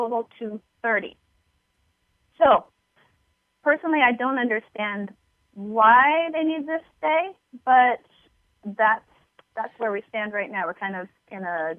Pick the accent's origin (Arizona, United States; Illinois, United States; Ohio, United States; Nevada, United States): Nevada, United States; Las Vegas; All right, this one comes out of Las Vegas. My hometown, Jay's hometown. I'm not there right now, but anyhow.